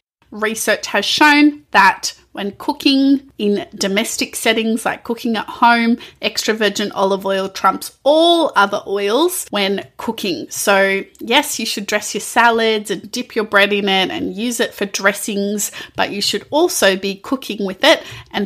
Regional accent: Australia; what this diet looks like from my upbringing and present day diet as a Greek Australian. Although I'm not from Crete, so, and neither is my family

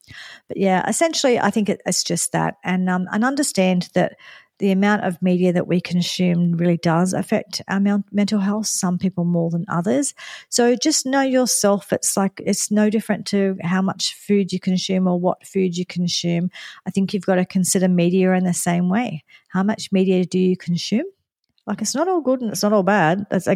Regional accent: Sydney, New South Wales, Australia; particularly for my hometown Sydney.

